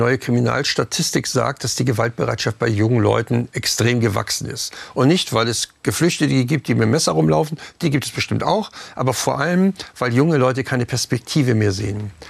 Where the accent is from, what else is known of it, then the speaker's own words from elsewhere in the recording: Hamburg, Germany; Also erstmal bin ich selber im Ballungsgebiet aufgewachsen, Hamburg-St. Pauli.